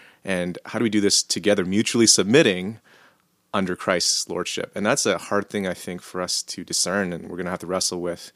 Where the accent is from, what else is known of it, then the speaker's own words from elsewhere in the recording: Canada; sometimes people think being Canadian, oh yeah, multiculturalism, you know, we're already there.